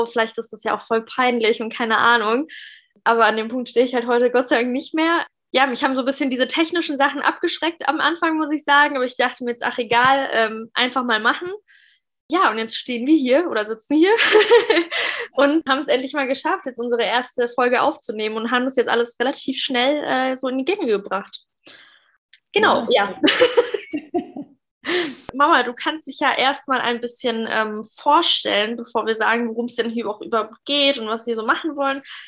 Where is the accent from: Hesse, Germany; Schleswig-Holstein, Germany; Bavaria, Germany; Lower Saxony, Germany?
Bavaria, Germany; Munich; wir kommen beide aus München und ich bin aber frisch mit 18 direkt ausgezogen, weil, ja, ich habe ja schon 18 Jahre dann in München gelebt, beziehungsweise man sagt immer, man kommt aus München, aber wir kommen aus einem Vorort von München